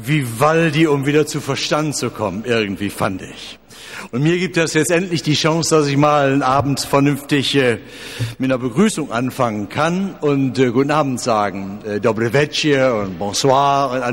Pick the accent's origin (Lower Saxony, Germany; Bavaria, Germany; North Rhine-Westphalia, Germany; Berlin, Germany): North Rhine-Westphalia, Germany; Essen; Ich komme ja aus dem Ruhrgebiet, ich kann ja gar nicht richtig Deutsch. Und das soll man dann in andere Sprachen übersetzen, nicht wahr? Ja, wir im Ruhrgebiet in Essen, wir waren immer dankbar, wenn wir mein und dein auseinanderhalten können.